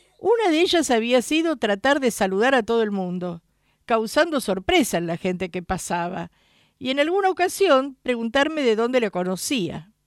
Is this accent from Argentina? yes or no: yes; Buenos Aires, Argentina; Yo soy bicho de cemento. Yo nací, me crié en Buenos Aires